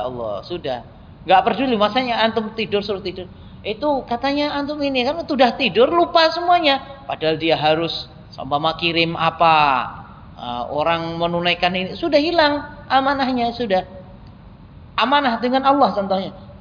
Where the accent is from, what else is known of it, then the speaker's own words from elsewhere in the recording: Nganjuk, East Java, Indonesia; born there; saya kelahiran saya ini. Nganjuk.